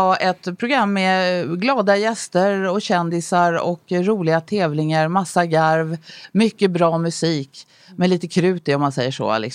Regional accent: Stockholm, Stockholm County, Sweden; jag är ju uppvuxen här på Ringvägen, född på Södersjukhuset och ensamstående mamma har jag.

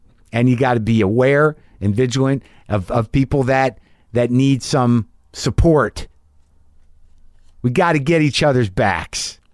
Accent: New Mexico, United States; I grew up in New Mexico. I can make the right sounds.

